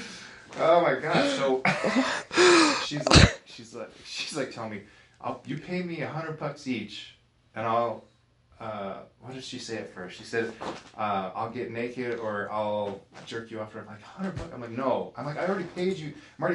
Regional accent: Utah, United States; You know, I would never think as like. Growing up in Utah, that there are these places that you probably walk by all the time

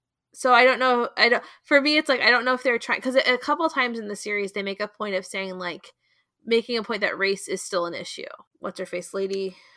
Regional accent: United States; and like because we're American, there's like a hearkening to like slavery

